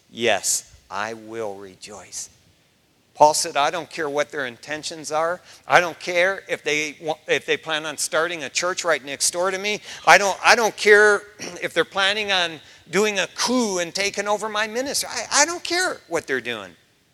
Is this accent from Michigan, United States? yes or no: yes; Detroit, Michigan, United States; you sure you don't want me to do a work in Detroit, my hometown, Michigan?